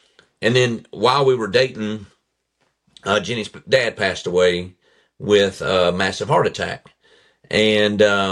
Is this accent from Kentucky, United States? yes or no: yes; Owensboro, Kentucky, United States; born or raised there